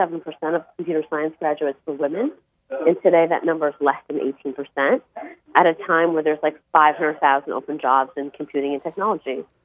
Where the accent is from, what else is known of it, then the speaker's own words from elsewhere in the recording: Chicago, Illinois, United States; born there; You know, I was born in Chicago, Illinois. You know, I have a special place in my heart for the Midwest.